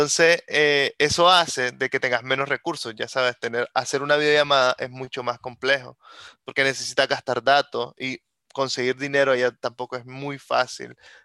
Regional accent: San José de los Remates, Boaco, Nicaragua; los chavalos allá en mi pueblo, en Boaco, en San José de los Remates, estaban más conectados por WhatsApp

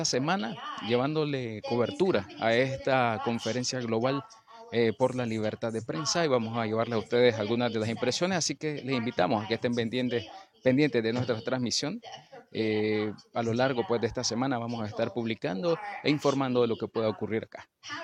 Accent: Nicaragua; Yo creo que como nicaragüenses es parte de algo muy importante

